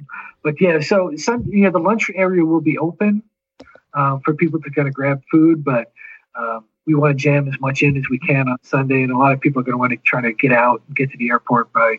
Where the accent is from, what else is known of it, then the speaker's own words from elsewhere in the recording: New York, United States; I grew up on Long Island, and whenever my friends would fly home from college and they'd land in LaGuardia